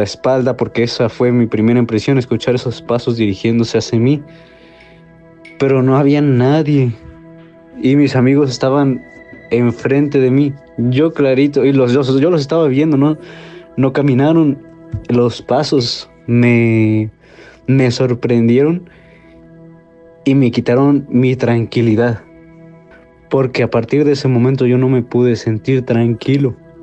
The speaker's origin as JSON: {"language": "Spanish", "town": "Teziutlán", "region": "Puebla", "country": "Mexico", "said": "Nosotros somos de Teciutlán, Puebla, que delimita muy cerca de Veracruz."}